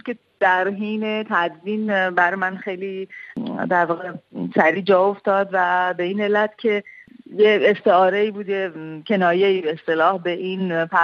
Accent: Iran; برای من به عنوان یه ایرانی که خب باز فرهنگم نزدیکتر به اونها هست

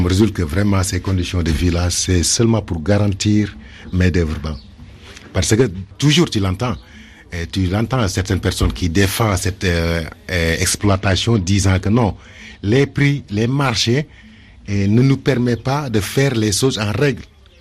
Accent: Senegal; now in Italy; je suis sénégalais et je vis en Italie depuis 8 ans.

